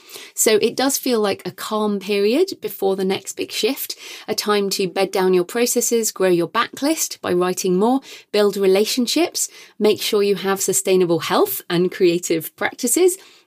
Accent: United Kingdom; And of course, being British, I'm well aware of the royal family, and I guess I'm a royalist.

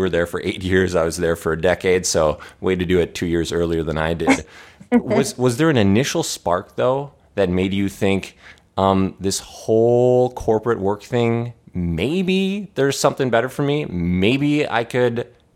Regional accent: Minnesota, United States; I'm from the Midwest of the U.S., Minnesota specifically

